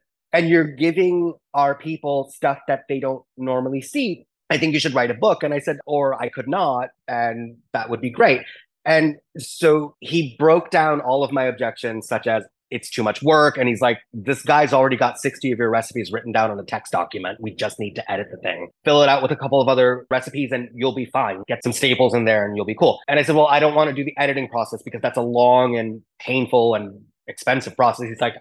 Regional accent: South India, India; So as a kid, I'm from South India. So our main meal is rice, and then everything else is a side dish.

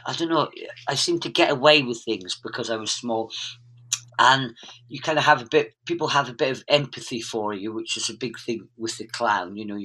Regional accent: Aberdeen, Scotland, United Kingdom; those that don't know, Aberdeen. Although you wouldn't tell, because I don't know what's happened to my accent.

